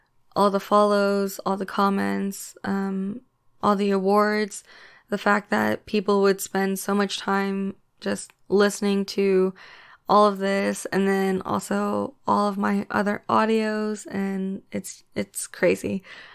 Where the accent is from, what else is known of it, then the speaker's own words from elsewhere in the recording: the South, United States; I'm from the US, I'm from the South, and then I'm also Korean, so I guess just a mix of those.